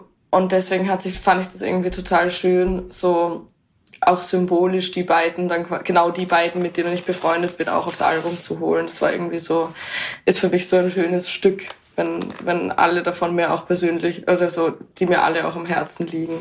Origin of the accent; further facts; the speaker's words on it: Vienna, Austria; ich komme aus Wien.